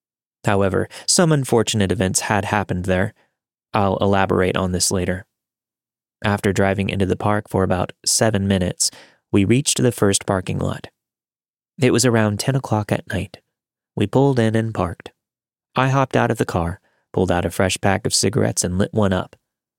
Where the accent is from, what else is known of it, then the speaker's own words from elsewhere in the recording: Japan; also born or lived in United States; little background, I grew up as a biracial military brat, and I spent the better part of 2 decades growing up in Japan. Having spent years growing up in Japan and the US